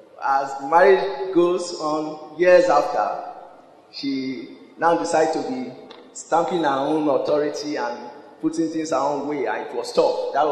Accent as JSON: {"language": "English", "region": "Edo", "country": "Nigeria", "tie": "born or raised there", "said": "I'm from Edo State, and I grew up from the village again."}